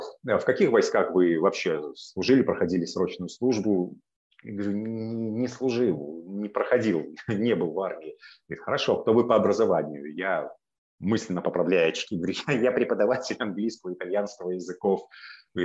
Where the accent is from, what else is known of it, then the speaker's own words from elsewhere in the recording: Belarus; Говорю, ну, я сразу обозначаю, что я белорус.